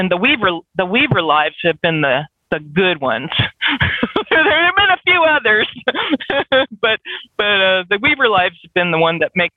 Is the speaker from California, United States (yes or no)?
yes; California, United States; I was raised in California, so in Northern California